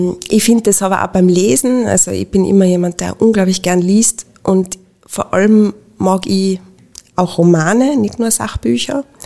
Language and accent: German; Innsbruck, Tyrol, Austria; Ich bin Frau, ich bin Innsbruckerin, ich bin Sozialdemokratin.